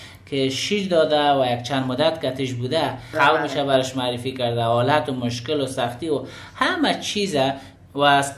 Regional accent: Afghanistan; ما افغان ها چی اگر در این طرف دولت هستیم چی علی دولت می جنگیم.

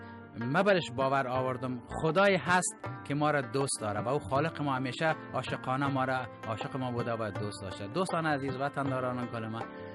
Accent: Afghanistan; moved away; گفتم وقتی که از افغانستان آمدم بیرون امرای خانواده

